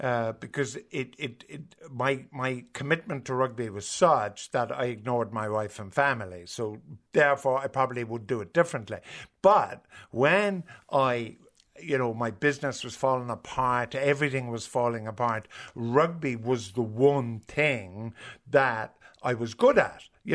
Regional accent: Cork, Munster, Ireland; I come from Cork, or Hurley, Bill O'Hurley and myself, we are tribal Cork men.

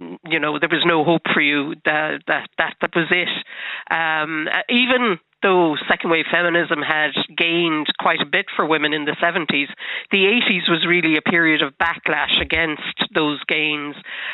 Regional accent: Munster, Ireland; as somebody who was in Kerry, was growing up in Kerry, it was an extraordinary time. Abbey Dorney is about 15 miles, I think, from where I grew up in North Kerry.

